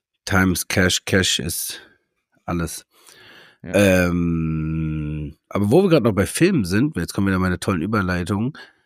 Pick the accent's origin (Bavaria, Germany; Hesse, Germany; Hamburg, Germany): Hesse, Germany; Hanau; Ich bin ja nochmal anders groß geworden. Heißt, ich war früher in Hanau, also ich komme ja aus der Nähe von Hanau, ne?